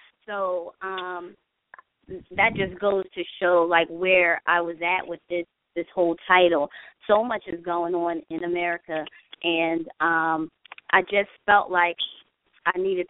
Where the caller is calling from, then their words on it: New Jersey, United States; Hi, Dee Dee. … I'm calling from South Jersey.